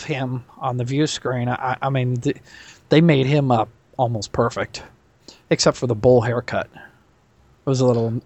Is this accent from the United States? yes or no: yes; Nebraska, United States; from Nebraska.